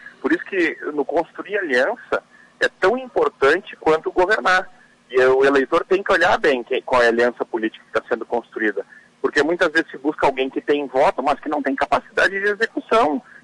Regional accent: Rio Grande do Sul, Brazil; Mas eu, como gaúcho

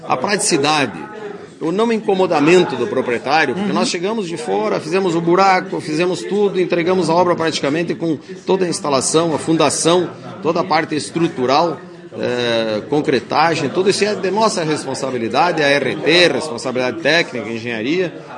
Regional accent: Lagoa Vermelha, Rio Grande do Sul, Brazil; born there; Não só conheço Lagoa Vermelha, a terra onde eu nasci, quero bem

